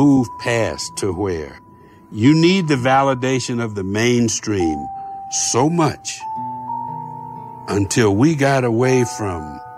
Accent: Slab Fork, West Virginia, United States; I'm from Slab Fork, West Virginia. You know where that is, right?

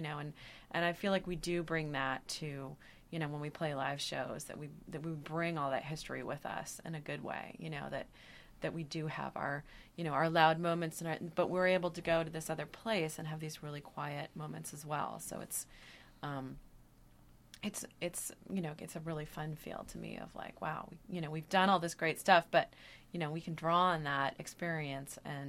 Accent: Eugene, Oregon, United States; Well, I grew up in Eugene, Oregon, and the local community radio station there is KRVM

